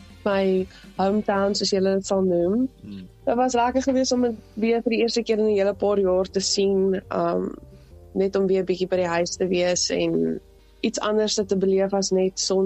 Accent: Highview, Lowveld, South Africa; also born or lived in George; now in Cape Town, South Africa; ek is oorspronklik van Highview af. Nou woon ek in die Kaapstad. Ek was in my hele laerskoolloopbaan was ek in die Laagveld gewees. En toe soos gedeelte van graad 7 in George

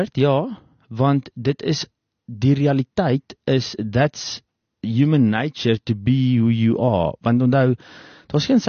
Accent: South Africa; geografies is dit in die ooste van Suid-Afrika. Is ek daar gebore, plaas groot geword. My 8 tot op 18 skool gegaan daar, so laerskool Waterfuur, hoërskool op Ferreira.

